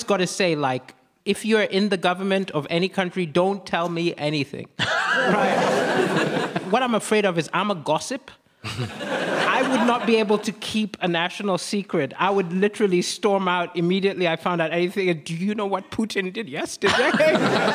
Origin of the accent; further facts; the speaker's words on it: Malawi; I'm from Malawi.